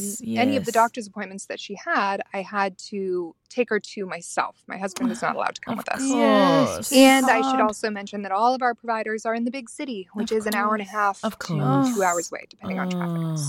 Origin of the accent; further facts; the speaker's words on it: United States; I am a P from the States.